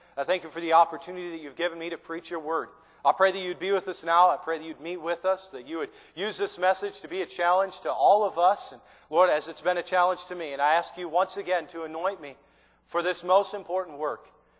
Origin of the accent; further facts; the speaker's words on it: Michigan, United States; and I'm from Michigan, so excuse me